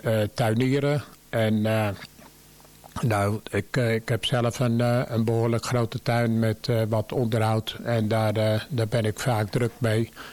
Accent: Berkenwoude, South Holland, Netherlands; born there; Ik ben geboren in Berkenwoude. Bekend misschien voor de voetballiefhebbers van FC Perkouw.

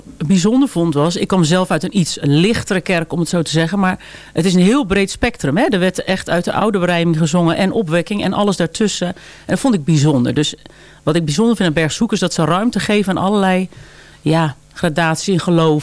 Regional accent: Oudewater, Utrecht, Netherlands; zijn we in Bergzoek komen wonen. Dus ik kom oorspronkelijk uit Oudewater, bij Woerden, Gouda.

